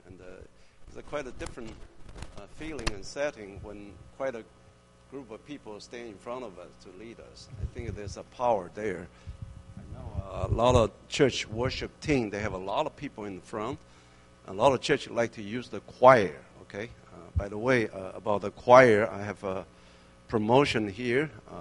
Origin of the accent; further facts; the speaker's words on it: Taiwan; She and my sibling, we grew up together in Taiwan.